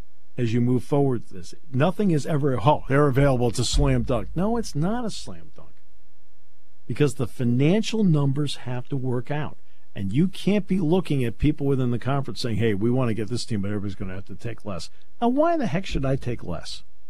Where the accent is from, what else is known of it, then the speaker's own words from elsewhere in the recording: New England, United States; I think everybody knows I grew up in New England.